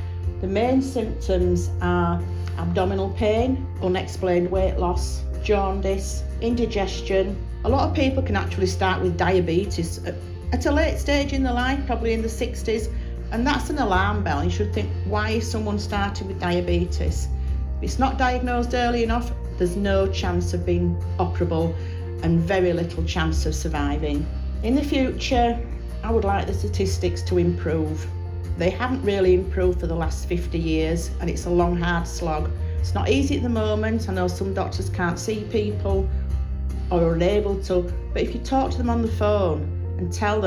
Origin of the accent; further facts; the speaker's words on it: Wakefield, Yorkshire and the Humber, United Kingdom; I've got, in my hometown, I've got the Town Hall in Wakefield on Wood Street, Clock Tower in Wakefield at the HMP prison.